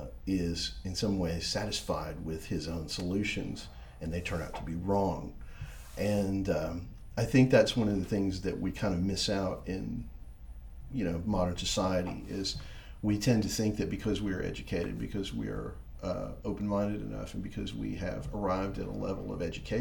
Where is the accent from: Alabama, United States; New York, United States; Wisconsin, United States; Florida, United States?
Alabama, United States; Gadsden; Growing up in Gadsden, one of the things that all the Baptists that I would hang out with would do is on Christmas Eve, we would go to midnight mass at the Catholic Church.